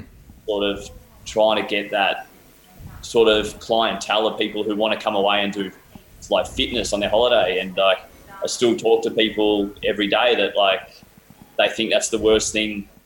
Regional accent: Melbourne, Victoria, Australia; I'm from Melbourne, play Australian rules football down in Melbourne.

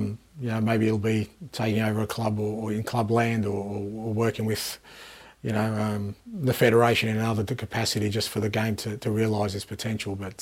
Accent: Australia; growing up in Australia

